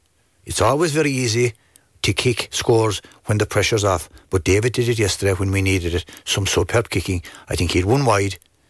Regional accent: Munster, Ireland; we're from Kerry, obviously

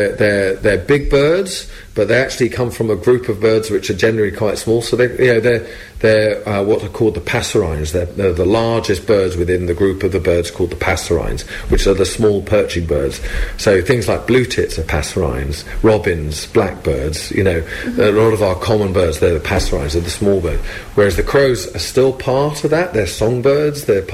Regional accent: England, United Kingdom; So I'm obviously from England, and we have a slightly different rhyme, you know.

